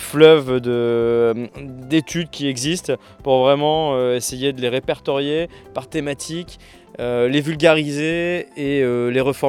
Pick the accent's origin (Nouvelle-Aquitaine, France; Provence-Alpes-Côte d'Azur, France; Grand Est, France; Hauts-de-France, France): Hauts-de-France, France; Lens; je viens du Pas-de-Calais, je suis né à Lens. Mes deux grands-pères étaient mineurs c'est une richesse d'avoir grandi ici.